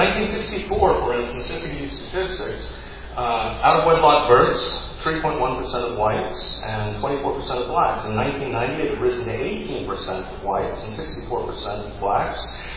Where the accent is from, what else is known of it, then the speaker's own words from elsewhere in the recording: United Kingdom; now in Fayetteville, United States; For me as a Brit